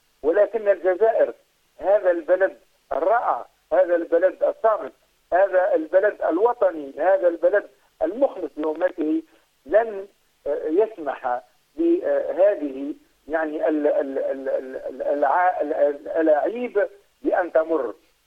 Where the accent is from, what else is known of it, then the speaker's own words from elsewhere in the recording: Tunisia; بدعوى وجود الغريبة عندنا في تونس مثلا